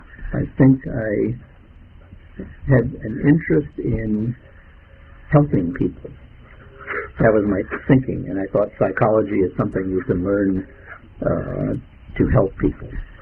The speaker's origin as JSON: {"language": "English", "town": "San Francisco", "region": "California", "country": "United States", "tie": "born or raised there", "said": "So I have a Latin background. I was raised in San Francisco."}